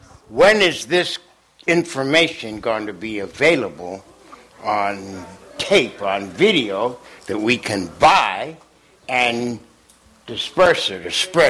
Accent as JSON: {"language": "English", "region": "New York", "country": "United States", "said": "And I'm from New York."}